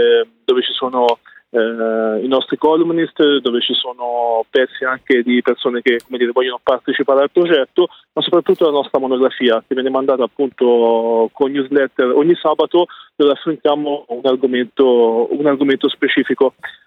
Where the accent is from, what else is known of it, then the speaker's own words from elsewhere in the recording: Tuscany, Italy; accent: Parma r; Poi non sono ducale perché sono toscano, ma ho l'R ducale